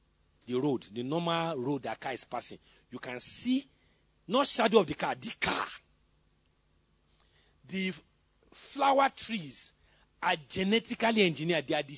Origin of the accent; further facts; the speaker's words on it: Lagos, Nigeria; when I used to live in Lagos, I grew up in Lagos